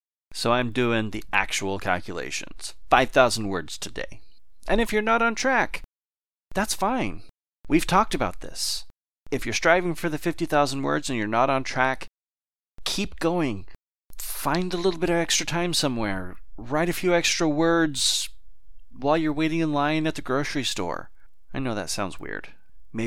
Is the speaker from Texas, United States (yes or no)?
yes; Texas, United States; anyway, sorry, I always revert to Texas. I'm from Texas.